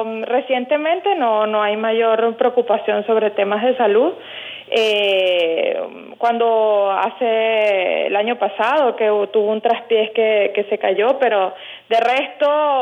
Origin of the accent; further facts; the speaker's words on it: Venezuela; nosotros como venezolanos y como católicos